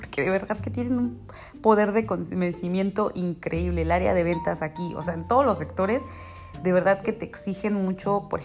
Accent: Mexico; en nuestro caso, como mexicanos, yo no sé en Latinoamérica, pero en México, pues es quincenal

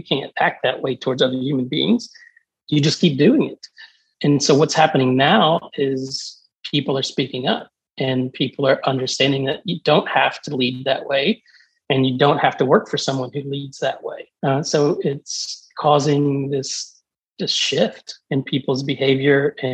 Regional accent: the South, United States; I grew up around food, being a Southerner with a grandmother has, you know, the garden in the basement full of mason jars.

